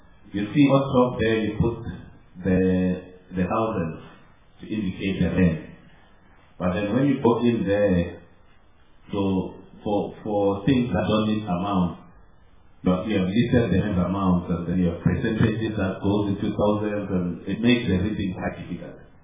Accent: Bogota, Bogotá Capital District, Colombia; I'm from Bogota.

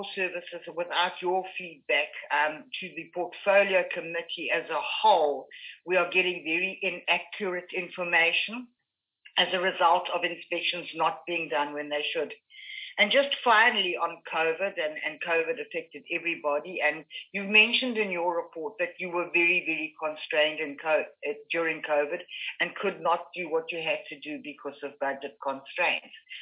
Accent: Limpopo, South Africa; I am from Limpopo

